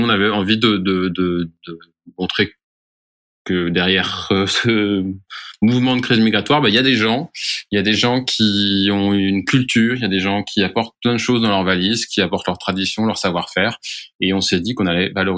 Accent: Grand Est, France; j'ai 33 ans. Je viens des Vosges, dans l'est de la France.

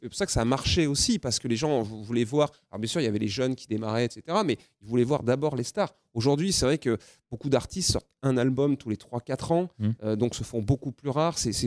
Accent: Grenoble, Auvergne-Rhône-Alpes, France; Je viens de Grenoble, zéro relation professionnelle.

